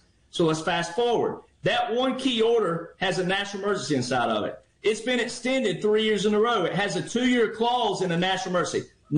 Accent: Texas, United States; I'm a Texan too, but we have our own guard.

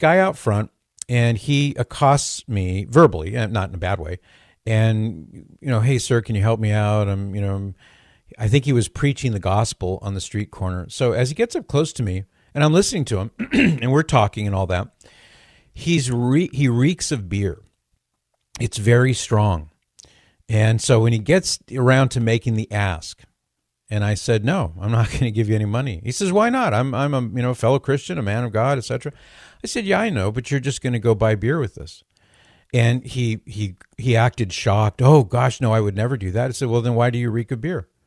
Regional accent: California, United States; I'm from California, so I know that there it's especially robust

